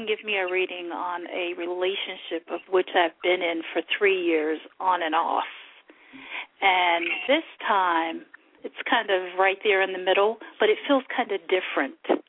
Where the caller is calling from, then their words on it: Maryland, United States; I'm calling from Maryland.